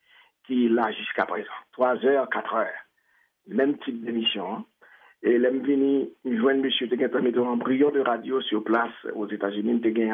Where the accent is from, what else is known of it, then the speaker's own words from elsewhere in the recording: Haiti; C'est une fierté pour moi-même en tant qu'Haïtien.